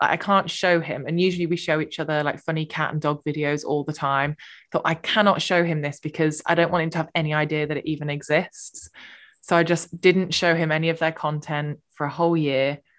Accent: United Kingdom; I feel like we're so British because it happens every year and still we talk about it.

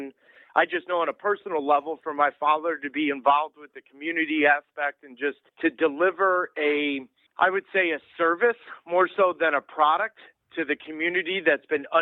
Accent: St. Louis, Missouri, United States; I am from St. Louis and I was raised, that city made me who I am.

